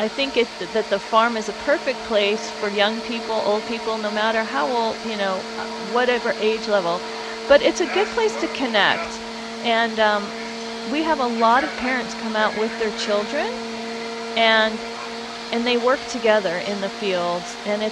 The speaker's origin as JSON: {"language": "English", "town": "Boston", "region": "Massachusetts", "country": "United States", "also_born_or_lived": "Albuquerque", "lives_now": "Santa Fe, United States", "said": "I moved to Santa Fe a year ago from Albuquerque. My family was in Albuquerque. I'm originally from Boston."}